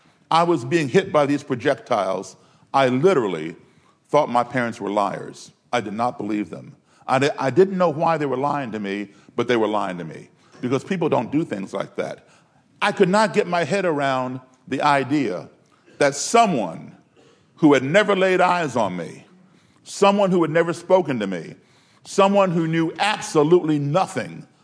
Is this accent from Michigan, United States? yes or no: yes; Detroit, Michigan, United States; Chicago, my hometown, Detroit, Los Angeles